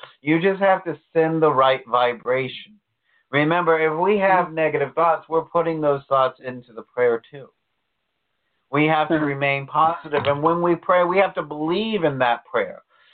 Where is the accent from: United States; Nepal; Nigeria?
United States; Florida; See, I'm from Florida. I can take the heat, but I can't take the cold.